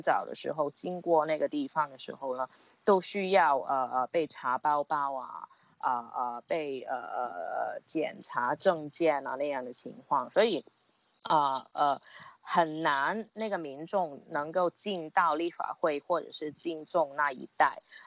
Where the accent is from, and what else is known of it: Hong Kong